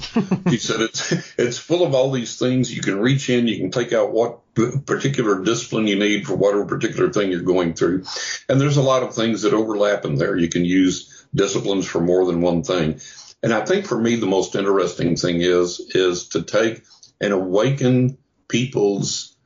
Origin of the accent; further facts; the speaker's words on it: Texas, United States; when I was growing up in West Texas